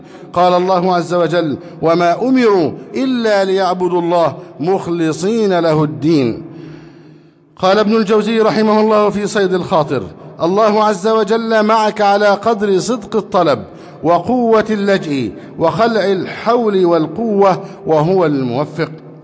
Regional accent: Egypt; اللهم احفظ بلدنا مصر

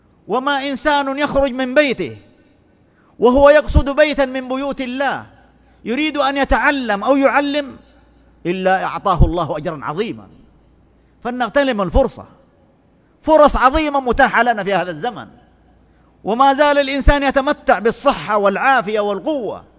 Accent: Saudi Arabia; في بلادنا المملكة العربية السعودية

